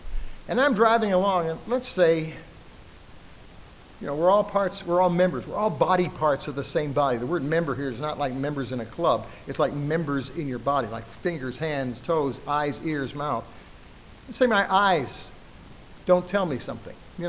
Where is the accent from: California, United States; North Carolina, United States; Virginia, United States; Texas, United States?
Texas, United States; El Paso; I grew up in the Southwest, El Paso, Texas.